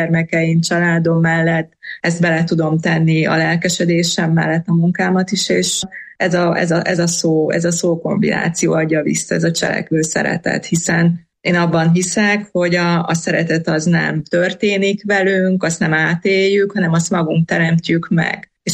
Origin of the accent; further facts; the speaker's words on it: Partium, Romania; határon túl születtem, és életem jelentős részét még mindig a Párciumban éltem sokkal többet, mint bárhol máshol